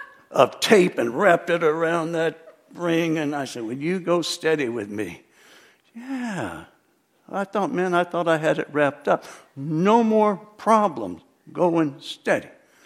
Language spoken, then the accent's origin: English; Salinas, California, United States; I grew up in Salinas. It's kind of like a John Steinbeck.